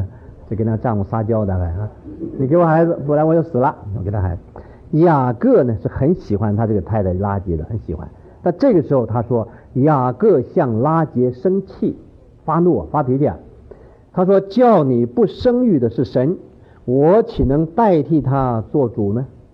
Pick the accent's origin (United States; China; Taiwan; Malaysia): China; northern China; 我是北方人呢、